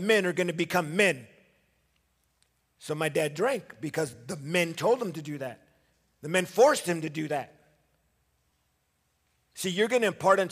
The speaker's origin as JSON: {"language": "English", "town": "Los Angeles", "region": "California", "country": "United States", "tie": "born or raised there", "said": "I grew up as a young kid, not having a daddy, growing up in Los Angeles, and I chased affirmation."}